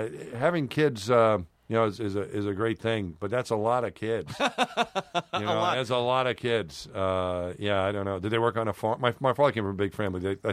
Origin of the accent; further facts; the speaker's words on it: New York City, New York, United States; But New York City, when I was growing up in New York, it's a lot different.